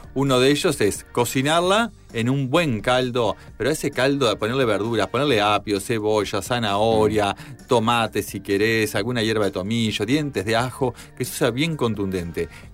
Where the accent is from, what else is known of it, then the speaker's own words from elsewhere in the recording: Uruguay; Somos uruguayos